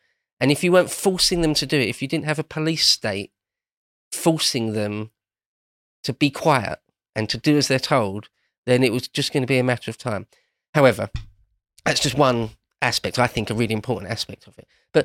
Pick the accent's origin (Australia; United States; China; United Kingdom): United Kingdom; England; Speaking as an Englishman